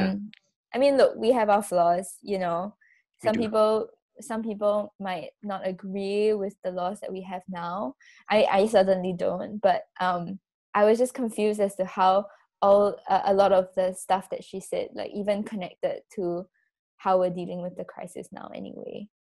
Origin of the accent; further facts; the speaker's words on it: Singapore; for you and me, definitely growing up in Singapore, I mean, we follow so many rules.